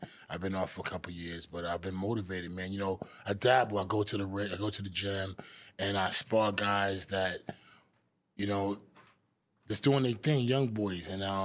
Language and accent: English; Miami, Florida, United States; I'll be there. That's my hometown.